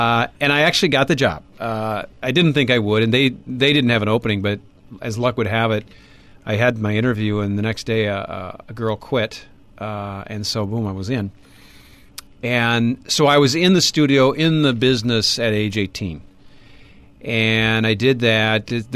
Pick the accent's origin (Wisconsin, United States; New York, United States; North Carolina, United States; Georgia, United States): Wisconsin, United States; now in Minnesota, United States; Well, I grew up in Wisconsin, so there's not a whole lot of difference there. But yeah, it's been now... I came in early 1990, so almost 23, 24 years now.